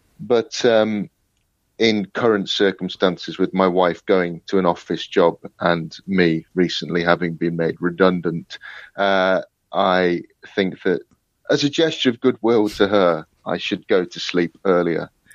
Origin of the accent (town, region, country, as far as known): Nottingham, East Midlands, United Kingdom; also born or lived in Berlin; now in London, United Kingdom